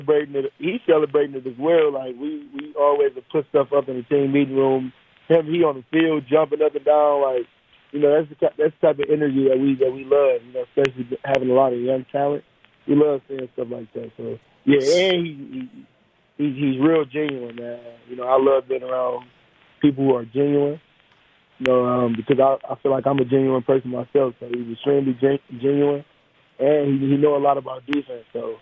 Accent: Detroit, Michigan, United States; So, you know, I'm from Detroit.

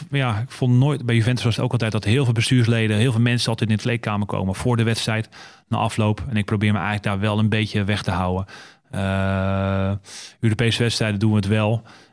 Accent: South Holland, Netherlands; Ik kwam uit de Bolderstreek.

